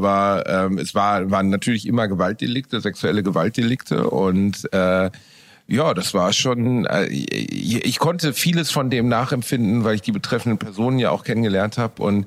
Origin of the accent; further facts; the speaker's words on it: Gelsenkirchen, North Rhine-Westphalia, Germany; Bochum, die so ziemlich tristeste Stadt direkt nach meiner Heimatstadt Gelsenkirchen.